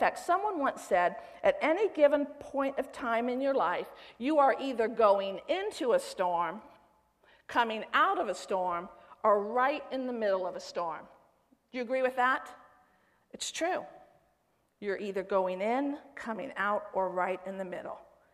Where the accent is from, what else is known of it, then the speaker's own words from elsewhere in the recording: Florida, United States; moved away as an adult; now I was raised in the Tampa Bay area in Florida. In fact, your youth pastor and I went to the same high school. St. Pete High School, that's right. A few years apart. But I was raised there.